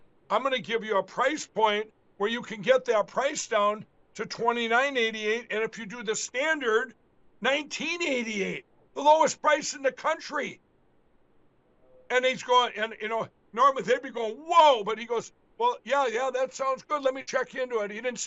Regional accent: Minnesota, United States; all made right here in my home state of Minnesota

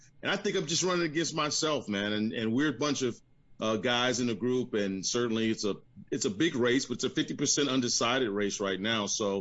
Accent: Huntsville, Alabama, United States; I grew up right here in Redstone Arsenal in Huntsville, Alabama.

